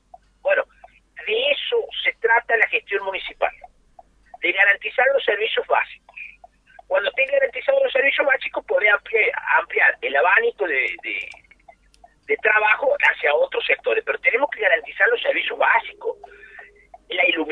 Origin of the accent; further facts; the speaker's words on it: San Luis, Argentina; Nací en San Luis, viví más de 30 años en San Luis, formé mi familia, tengo hijos viviendo en San Luis.